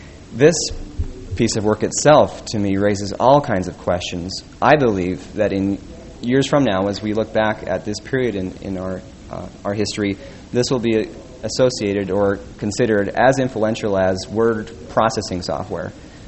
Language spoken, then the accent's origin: English; Logan, Utah, United States; I grew up in Logan and went to Logan High School